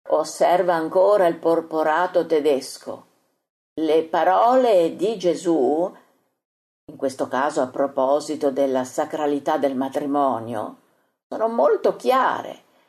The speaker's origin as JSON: {"language": "Italian", "country": "Venezuela", "said": "Pensi un po', per me, venezuelano, una stessa parola può avere un significato diverso se detta da uno spagnolo."}